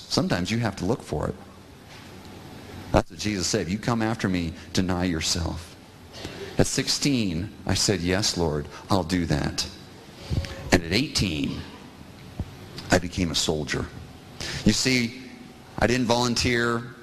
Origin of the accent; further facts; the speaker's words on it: Moldova; I'm from Moldova, and I was simply introducing myself.